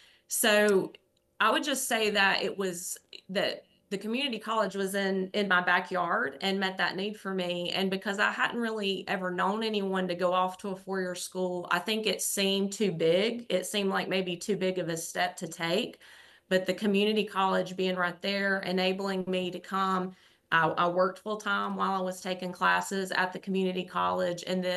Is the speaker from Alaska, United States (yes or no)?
no; Morganton, North Carolina, United States; So growing up, I'm from Morganton, North Carolina. I'm born and bred in Western North Carolina and a proud North Carolinian.